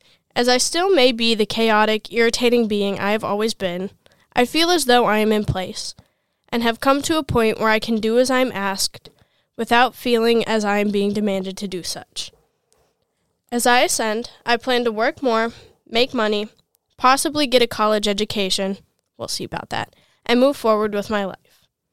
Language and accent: English; Oakdale, Minnesota, United States; I grew up in Oakdale, Minnesota. I'm 18 years old, and I grew up in a chaotic, loving, and supportive family.